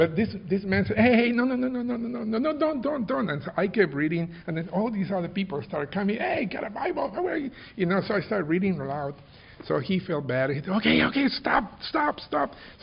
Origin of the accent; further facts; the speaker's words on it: Peru; moved away; when I came from Peru, I missed the plane that came to, you know, so I ended up in Miami.